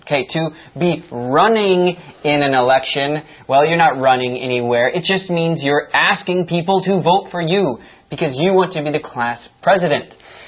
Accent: United States; now in Taiwan; We are both from the United States. We are Americans, but we both live in Taiwan at the moment.

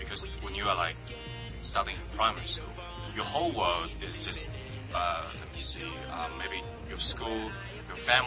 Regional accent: United States; I remember telling a taxi driver in Cairo, Egypt, that I was from Hong Kong, because I was afraid to admit that I was an American.

